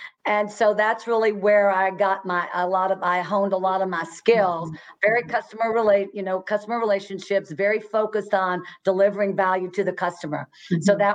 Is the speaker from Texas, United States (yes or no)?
yes; Fort Worth, Texas, United States; I grew up in Fort Worth, Texas, and you and I have that connection from Fort Worth as well.